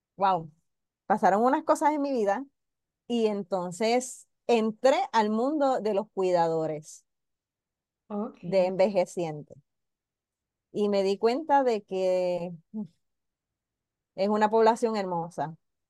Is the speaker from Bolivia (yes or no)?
no; Manatí, Puerto Rico; Yo soy del pueblo de Manatí.